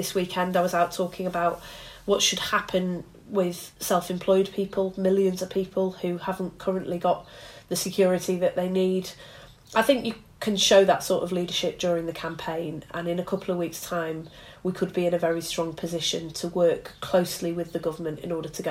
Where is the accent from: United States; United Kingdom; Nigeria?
United Kingdom; Bury, North West England; Alistair Burt, who was my MP growing up in Bury